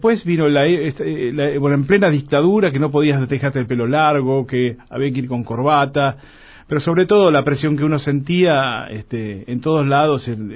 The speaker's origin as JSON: {"language": "Spanish", "town": "Lincoln", "region": "Buenos Aires Province", "country": "Argentina", "tie": "born there", "said": "yo nací en Lincoln y toda mi familia es de aquella zona. Mi abuela era de Bayauca, Los Toldos, toda esa zona."}